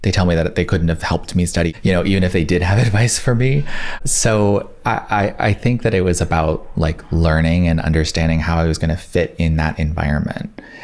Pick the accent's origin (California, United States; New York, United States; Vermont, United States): California, United States; Santa Cruz; So I'm originally from California. I am from Santa Cruz. I was born in the mountains in 100 degree weather at home.